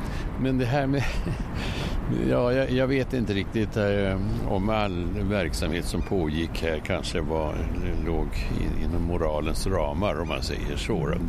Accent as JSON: {"language": "Swedish", "town": "Uppsala", "region": "Uppsala County", "country": "Sweden", "tie": "born or raised there", "said": "i min hemstad Uppsala så lärde jag mig simma i precis motsvarande stort badhus nere vid Fyrisån."}